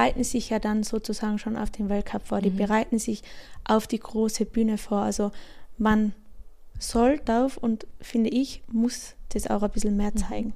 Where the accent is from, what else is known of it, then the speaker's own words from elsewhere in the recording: Austria; ich als Österreicherin